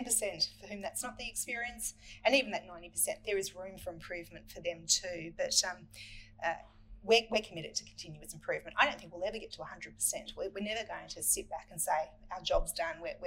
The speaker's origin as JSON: {"language": "English", "country": "Australia", "said": "It gives me immense pride as an Australian, not just as a parent of a child with a disability."}